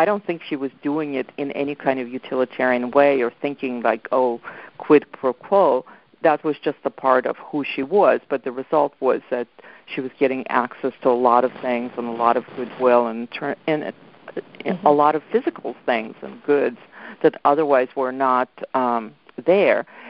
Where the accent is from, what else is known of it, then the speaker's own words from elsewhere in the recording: Ukraine; As you said, I grew up in Ukraine